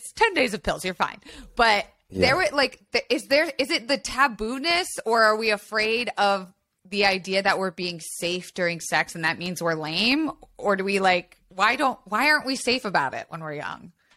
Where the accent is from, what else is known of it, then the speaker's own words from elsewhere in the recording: Tampa, Florida, United States; No, I grew up in Florida.